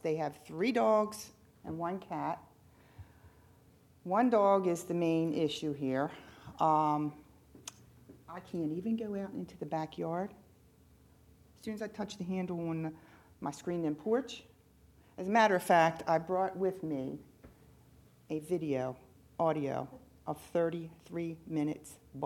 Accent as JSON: {"language": "English", "town": "Catonsville", "region": "Maryland", "country": "United States", "said": "It's like I'm from Maryland, Catonsville."}